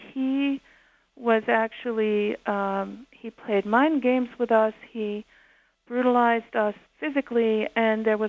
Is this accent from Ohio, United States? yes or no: yes; Ohio, United States; Well, I grew up in Geauga County, Ohio, which is now the fourth largest Amish community that there is, and it's in that little northeast corner of Ohio.